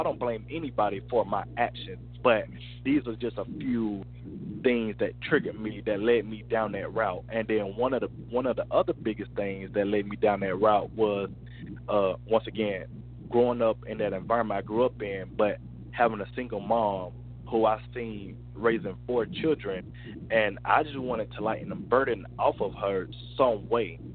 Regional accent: Lawrenceville, Georgia, United States; I did most of my growing up in Gwinnett County, around Lawrenceville area, Norcross.

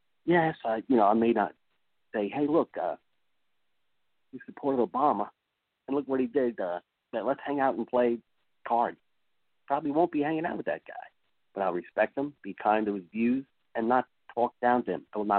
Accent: United States; I'm American. I have my Constitution.

